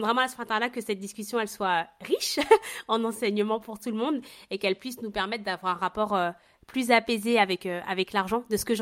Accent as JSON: {"language": "French", "country": "France", "tie": "born or raised there", "said": "on est des enfants d'immigrés et en même temps on a grandi en France"}